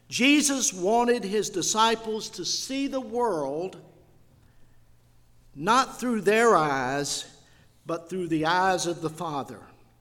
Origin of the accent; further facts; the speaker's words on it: Sulphur, United States; When I was growing up in Sulphur, my parents built the house that I grew up in 1953 and moved in 1954, and I knew everybody in our neighborhood.